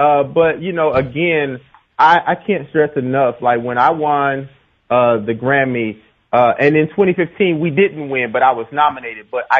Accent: Charlotte, North Carolina, United States; now in Georgia, United States; You know, I moved to Georgia from Charlotte, you know, but I got a lot of my, you know, roots. And a lot of my start, you know, in the Carolinas, in Charlotte, Rock Hill and Charlotte

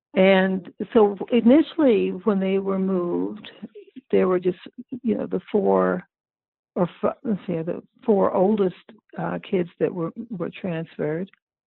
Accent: Oakland, California, United States; because I grew up in Oakland, California, in a kind of, I don't want to use the word privileged, I was kind of spoiled.

